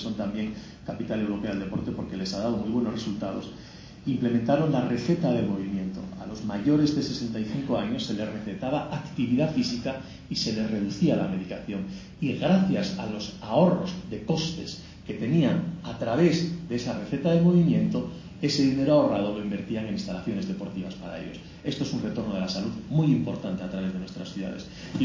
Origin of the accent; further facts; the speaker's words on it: Spain; Yo soy español y en España usted sabe